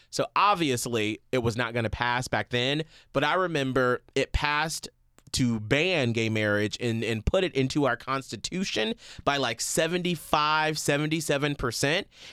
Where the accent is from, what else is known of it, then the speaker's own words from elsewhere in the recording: Atlanta, Georgia, United States; first being my race, I'm black, and growing up in Atlanta where activism is so strong there